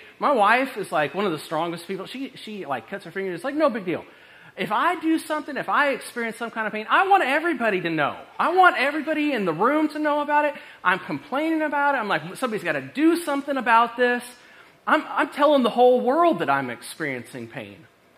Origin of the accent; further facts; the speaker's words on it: Washington, United States; And I'm from Washington. I don't understand, you know, like mesocyclones and all the things.